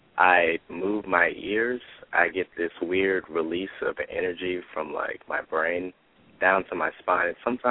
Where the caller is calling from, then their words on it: Virginia Beach, Virginia, United States; I'm calling from Virginia Beach.